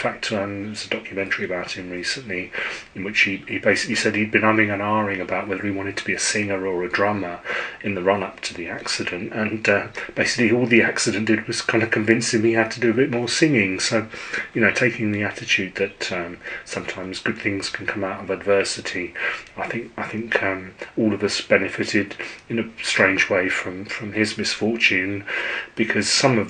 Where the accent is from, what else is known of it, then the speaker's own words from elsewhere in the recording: Twickenham, London, United Kingdom; I was growing up in Twickenham.